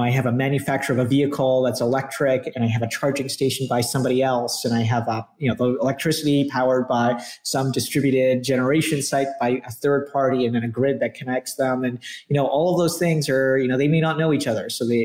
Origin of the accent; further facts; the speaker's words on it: Scotland, United Kingdom; also born or lived in Canada / Middle East / California / Australia; So I grew up a little bit everywhere. I was born in Canada. I grew up in Scotland.